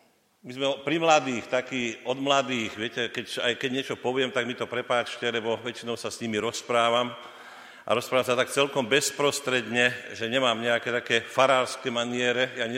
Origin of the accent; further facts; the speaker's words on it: Žilina Region, Slovakia; to na Orave, ja som z Oravy, nie?